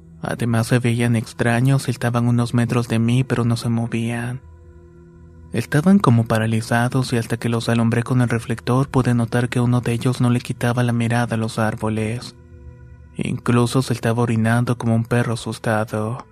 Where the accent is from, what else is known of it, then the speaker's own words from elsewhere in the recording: Michoacán, Mexico; Soy del estado de Michoacán